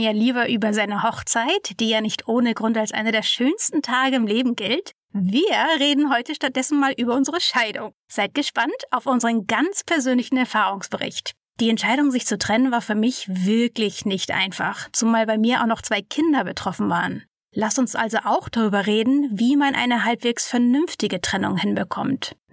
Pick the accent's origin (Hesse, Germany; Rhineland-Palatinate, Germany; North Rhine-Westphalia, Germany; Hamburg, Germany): Hamburg, Germany; born there; Also ich bin zwar in Hamburg geboren, meine Mutter aber nicht, mein Vater ebenfalls nicht.